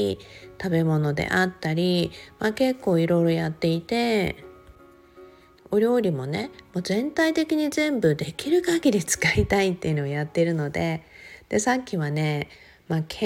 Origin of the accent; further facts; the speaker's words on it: Okinawa, Japan; 私は沖縄で生まれ育ったので、